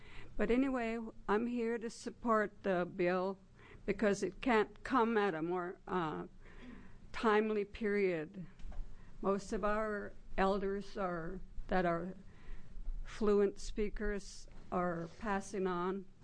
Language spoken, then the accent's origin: English; Warm Springs, Oregon, United States; I grew up on the Warm Springs Indian Reservation, and I went to the boarding school from the age of 5 to 14.